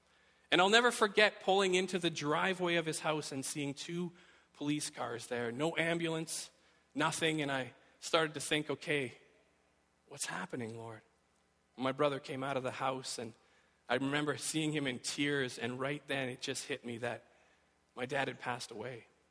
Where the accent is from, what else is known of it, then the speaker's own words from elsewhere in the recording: Red Deer, Alberta, Canada; this person that I knew growing up in Red Deer, Alberta